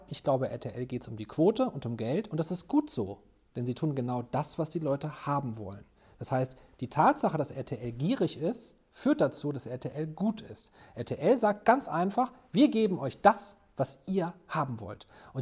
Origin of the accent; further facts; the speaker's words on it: Germany; Ich bin Deutscher, ich denke deutsch, mein Herz ist vielleicht französisch, aber mein Kopf ist deutsch